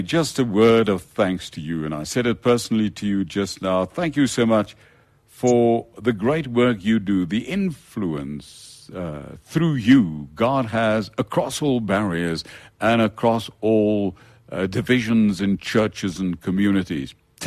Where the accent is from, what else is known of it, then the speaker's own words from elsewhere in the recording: Port Elizabeth, Eastern Cape, South Africa; I grew up in Port Elizabeth, went to Framesby High School way back.